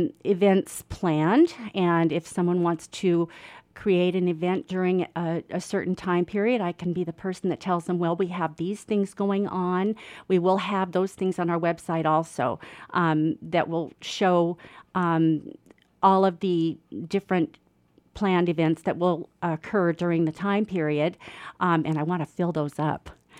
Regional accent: Sitka, Alaska, United States; Well, I am from Sitka. This is my home.

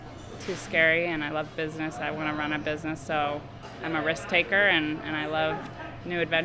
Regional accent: Sitka, Alaska, United States; I'm from Sitka, 28 years old, mom of one.

